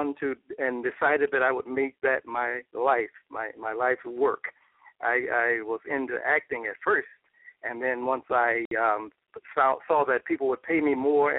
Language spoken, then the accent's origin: English; Chicago, Illinois, United States; also born or lived in Mississippi; performed in Chicago, and which is where I grew up mostly. I was born in Mississippi, and came to Chicago when I was about 8 or 9 years old.